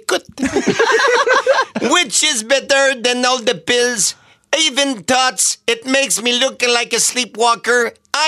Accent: Jonquière, Quebec, Canada; Je viens de Jonquière, je boxe à Chicoutimi, oui.

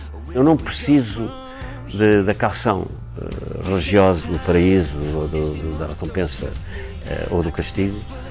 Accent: Coimbra, Portugal; moved away as an adult; also born or lived in Leiria / Lisbon / Paris; eu nasci em Leiria. Ao fim de 7 anos fui para Coimbra. O meu pai foi destacado para Coimbra. E ao fim de 7 anos vim para Lisboa. E ao fim de 7 anos fui para Paris. Portanto, não tenho raízes.

